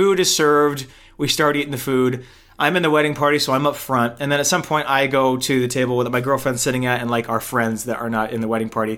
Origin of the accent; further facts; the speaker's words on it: Puerto Rico; my home country of Puerto Rico